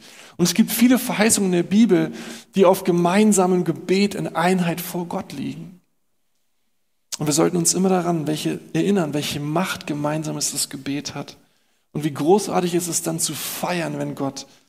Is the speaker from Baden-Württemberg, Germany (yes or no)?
no; Berlin, Germany